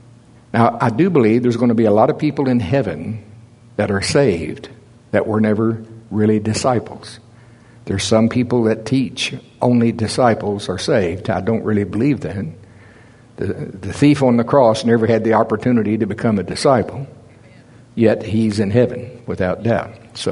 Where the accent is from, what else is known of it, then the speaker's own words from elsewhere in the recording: United States; I mean, I grew up in America, and the American dream.